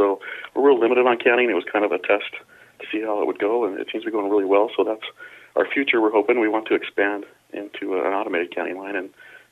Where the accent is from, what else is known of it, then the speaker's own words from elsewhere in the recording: Montana, United States; now in Sitka, United States; I grew up in Montana and went to school in Missoula.